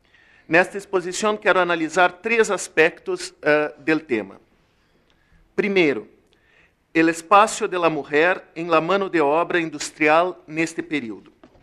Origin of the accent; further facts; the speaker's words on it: Brazil; Spanish is a second language; Peço perdón, pues no hablo español, soy brasileño, mas tentaré hablar despacito y una especie de portuñol.